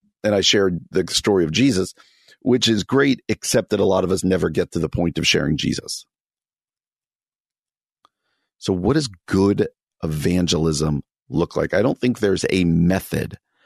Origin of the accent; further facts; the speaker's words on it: New Jersey, United States; I grew up in New Jersey.